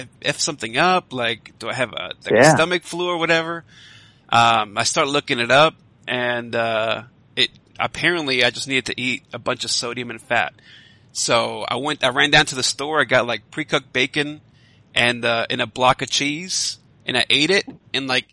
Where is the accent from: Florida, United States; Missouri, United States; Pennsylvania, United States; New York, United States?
New York, United States; Well, and me, because I'm from New York, so it's not real pizza to me.